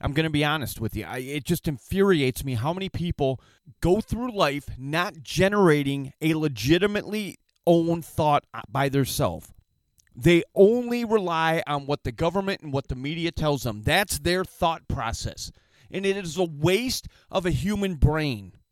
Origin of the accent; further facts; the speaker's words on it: Michigan, United States; we're going to start by talking about my home state of Michigan.